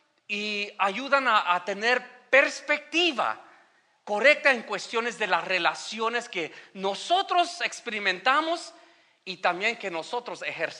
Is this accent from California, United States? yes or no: yes; California, United States; now in Minnesota, United States; aquí en la iglesia de New Hope, yo vine de California. ¿Cuándo pensé que yo iba a estar en Minnesota?